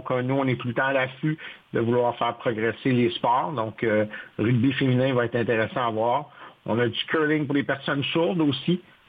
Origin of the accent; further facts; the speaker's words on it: Canada; Puis quand les pays viennent chez nous au Canada